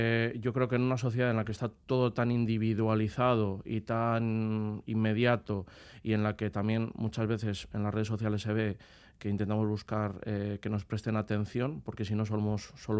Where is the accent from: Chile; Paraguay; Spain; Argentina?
Spain; Castile and León; mi pueblo es un pueblo súper pequeño de Segovia